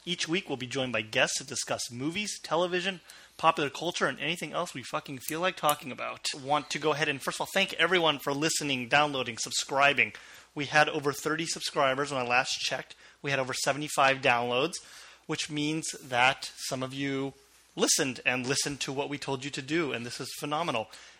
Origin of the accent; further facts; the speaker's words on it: Los Angeles, California, United States; I've known him for years and years. We grew up in Los Angeles.